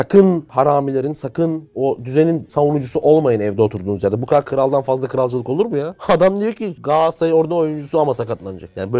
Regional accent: Batman, Batman Province, Turkey; Şimdi ben sana örnek vereyim. İşte Batman Petrospor benim memleketim diye söylüyorum. Batman'daki insanın hakkı yok mu?

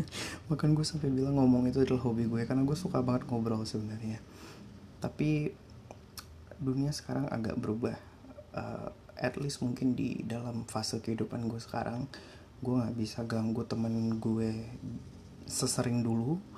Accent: Aceh, Indonesia; moved away as an adult; now in Jakarta, Indonesia; karena asal gue itu jauh, gue asalnya dari Aceh.

